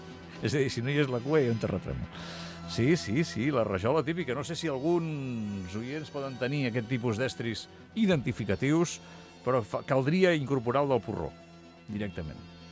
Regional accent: Catalonia, Spain; Camino més erguit, què vols que et digui? Ets, soc català!

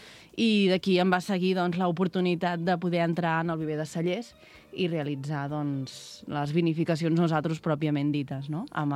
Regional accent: Olèrdola, Catalonia, Spain; Vivim, nosaltres som d'Olèrdola i teníem ganes d'explicar la nostra història

